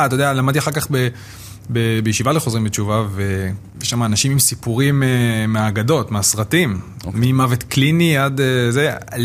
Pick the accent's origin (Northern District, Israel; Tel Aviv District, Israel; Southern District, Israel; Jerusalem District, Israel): Northern District, Israel; Ma'alot; also born or lived in Metzuba; בצפון, הילדות שלי התחלקה בין מעלות, המכונת מעלות הרשיחה בדיוק, לבין קיבוץ מצובה, מי שלא יודע, ממש ליד ראש הנקרה שם בצפון, בגבול קטיושות.